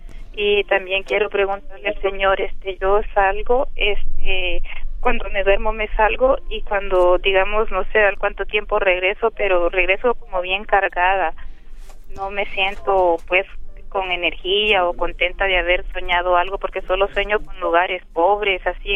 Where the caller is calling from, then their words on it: San Francisco, California, United States; de San Francisco.